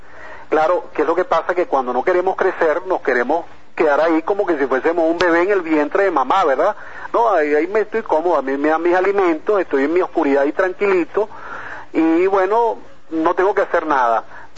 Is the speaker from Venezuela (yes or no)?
yes; Venezuela; para entonces comprometernos como venezolanos de corazón